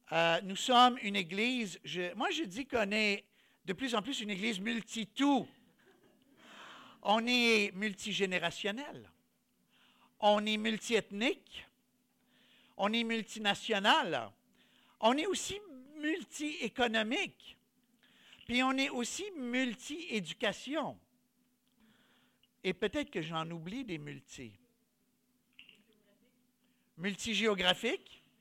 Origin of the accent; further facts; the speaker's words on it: Quebec, Canada; j'ai grandi au Québec, oui, mais mes parents, c'est des immigrants.